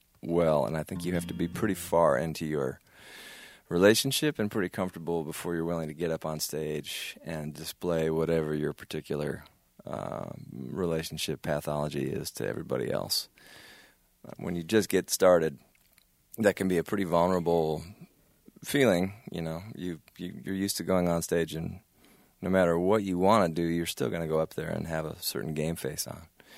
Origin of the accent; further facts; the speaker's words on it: Fort Atkinson, Wisconsin, United States; And I sat down at the Bark River, which is out between Whitewater and where I grew up in Fort Atkinson, where I was living